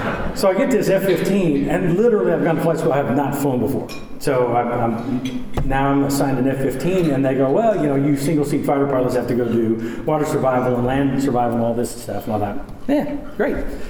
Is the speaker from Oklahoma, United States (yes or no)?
yes; Hominy, Oklahoma, United States; I didn't appreciate that growing up in Hominy.